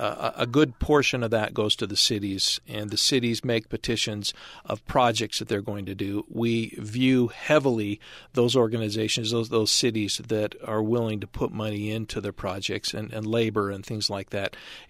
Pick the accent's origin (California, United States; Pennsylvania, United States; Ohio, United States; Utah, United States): Utah, United States; North Logan; I come from North Logan. I'm a former mayor there.